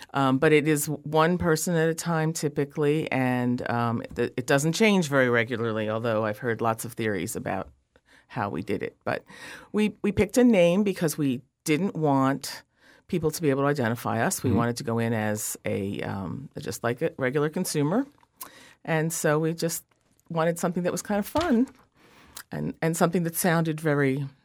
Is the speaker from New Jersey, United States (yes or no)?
yes; Willingboro, New Jersey, United States; I'm from Willingboro, which was actually a Levittown.